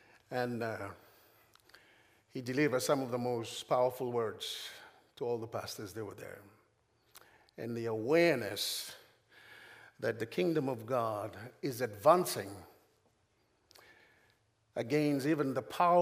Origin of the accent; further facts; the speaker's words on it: Fiji; now in Stavanger, Norway; From Stavanger, Norway, but I'm from the Fiji Islands. Oh, it's a long way from the Fiji Islands to come to Dubai. I said, no, I live and work in Stavanger.